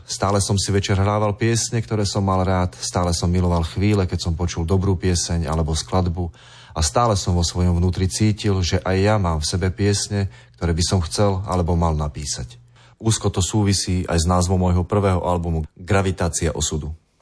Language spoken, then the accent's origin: Slovak; Tlmače, Nitra Region, Slovakia; Svoju rannú mladosť som prežil v Tlmačoch na Lipníku a dospievanie v Starom Tekove, kam sme sa s rodičmi presťahovali, keď som mal 14 rokov a kde žijem s prestávkami aj dodnes.